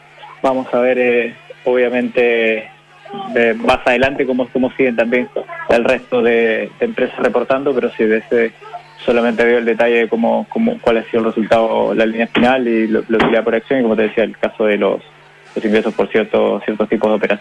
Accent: Lima, Peru; accent: hybrid; Yo soy de Lima. Soy peruano, solo que mi acento está híbrido ya, ocho años viviendo acá.

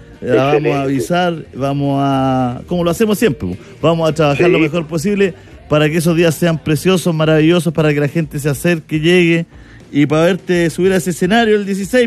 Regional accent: Concepción, Biobío, Chile; si es porque somos de Conce, porque en Conce sí, ya en mayo dice, oye, se nos viene septiembre

